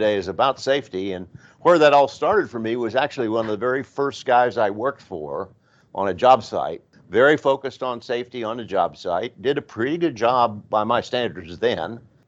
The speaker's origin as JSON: {"language": "English", "town": "Dodge City", "region": "Kansas", "country": "United States", "tie": "born or raised there", "said": "I was born in Kansas, Dodge City. Grew up there in Kansas, went to KU"}